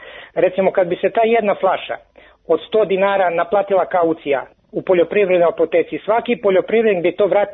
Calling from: Smederevo, Serbia; Evo ovako, znači, ja sam iz Smedereva

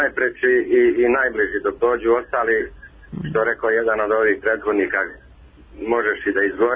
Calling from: Vrbas, Vojvodina, Serbia; Zovem iz Vrbaca sam.

